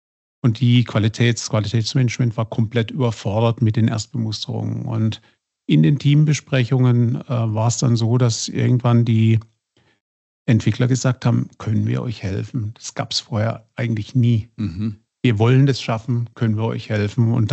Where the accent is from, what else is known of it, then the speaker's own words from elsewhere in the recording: Oppenau, Baden-Württemberg, Germany; Und seit 2016 bin ich nun wieder zurück in meiner alten Heimat im Badischen, in Oppenau